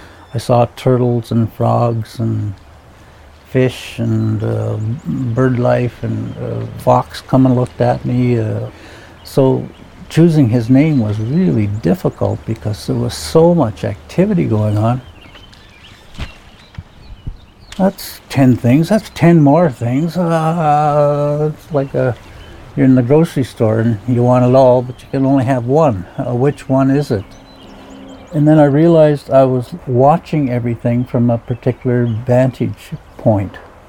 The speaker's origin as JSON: {"language": "English", "town": "Rama", "region": "Ontario", "country": "Canada", "said": "I'm from Minjikining, Rama. I'm of the Loon clan, Hmong Dodim, Minjikining and Donjaba."}